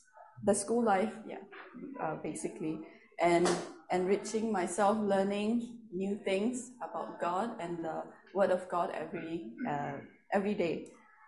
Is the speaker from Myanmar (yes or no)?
yes; Myanmar; now in Singapore; I am currently serving in Gachin Baptist Church here in Singapore. We are ethnic people from Myanmar.